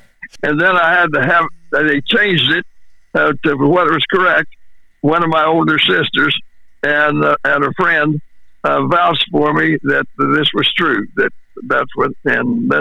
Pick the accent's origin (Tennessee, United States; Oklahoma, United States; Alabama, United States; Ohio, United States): Oklahoma, United States; Oklahoma City; born there; I was born in Oklahoma City, and the reason being is they didn't have a hospital in Stillwater, Oklahoma, when I was born, and so my mother had to go to the Oklahoma City, and I was born down there